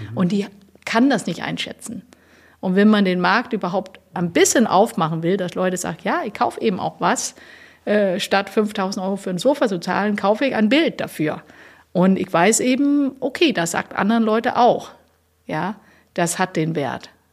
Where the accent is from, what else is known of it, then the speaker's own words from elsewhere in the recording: Denmark; German is a second language; now in Germany; ich komme aus Dänemark und so weiter und so fort.